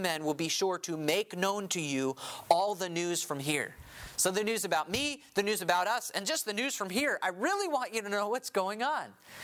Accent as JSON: {"language": "English", "region": "New England", "country": "United States", "tie": "born or raised there", "also_born_or_lived": "South Carolina / Kansas City / Wisconsin", "said": "the church I grew up in New England, the school I went to in South Carolina, even the time that I spent in Kansas City and up in Wisconsin"}